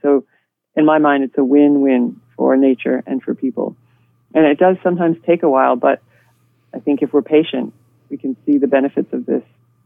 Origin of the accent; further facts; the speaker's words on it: New Orleans, Louisiana, United States; I grew up fishing in New Orleans down there, but all I ever caught was mullet.